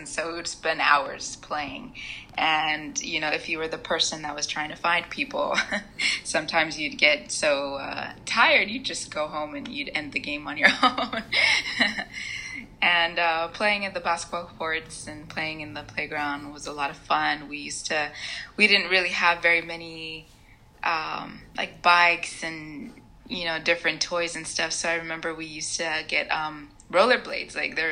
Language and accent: English; San Diego, California, United States; So I lived mostly in the southeastern region of San Diego my whole life. I grew up in a neighborhood called, well, actually the apartments complex is Bayview Heigh